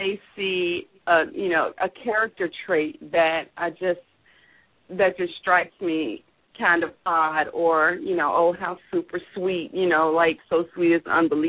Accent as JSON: {"language": "English", "town": "Atlanta", "region": "Georgia", "country": "United States", "tie": "born or raised there", "said": "Well, I am an author from Atlanta, Georgia, born and raised. You don't find many of us ATLNs still in the Atlanta area, but from the Atlanta area."}